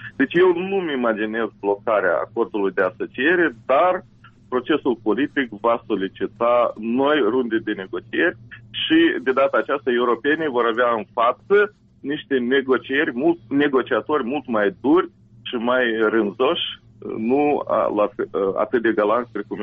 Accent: Moldova; chiar dacă suntem moldoveni

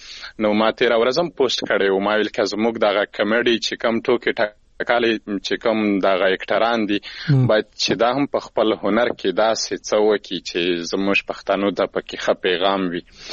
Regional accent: Khyber Pakhtunkhwa, Pakistan; now in United Arab Emirates; زه د شمالي وزیرستان یم

